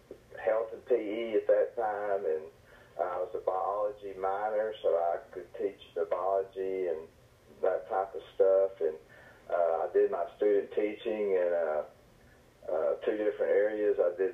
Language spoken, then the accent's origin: English; Ballinger, Texas, United States; Well, I grew up in Ballinger, Texas. My father was a painter.